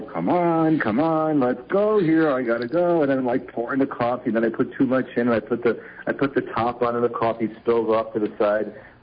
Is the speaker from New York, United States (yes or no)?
yes; New York, United States; Don't forget, I grew up in New York